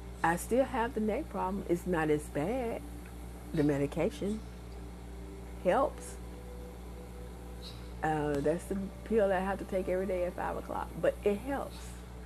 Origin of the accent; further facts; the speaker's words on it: Illinois, United States; now in Florida, United States; I grew up in Illinois, but I've been living in Florida for 27 years.